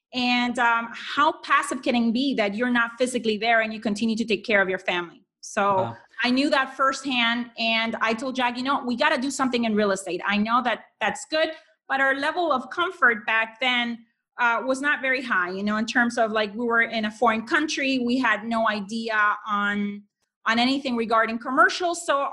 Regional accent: Honduras; now in United States; I'm originally from Honduras. Steve and I came here into the U.S. in 1995.

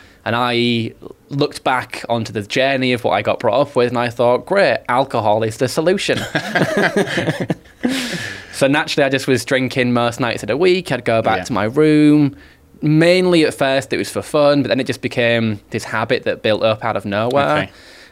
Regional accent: Hull, Yorkshire and the Humber, United Kingdom; when I was growing up, I'm from Hull in Yorkshire, and single parent household, mum was the main breadwinner, lived on a council estate.

